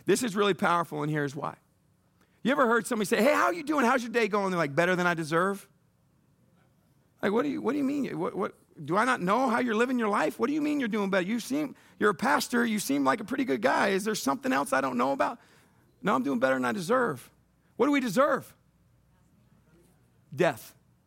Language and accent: English; San Diego, California, United States; now in Missouri, United States; And I grew up in San Diego. I'll take the hillbillies.